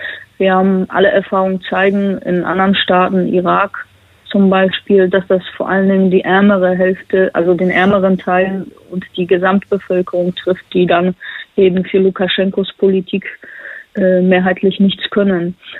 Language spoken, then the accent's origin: German; Poland; Sowas kenne ich nicht normalerweise. Ich komme ja aus Polen.